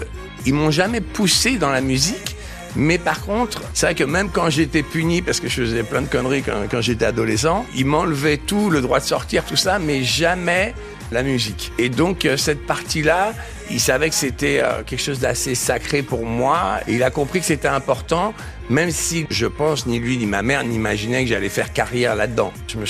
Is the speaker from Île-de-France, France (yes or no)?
yes; Paris, Île-de-France, France; Et puis, je suis parisien